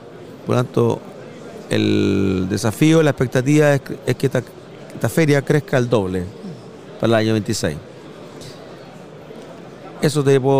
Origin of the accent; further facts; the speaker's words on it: Viña del Mar, Valparaíso, Chile; yo que soy de Viña del Mar, no ha sido menor, es que el tiempo nos acompañó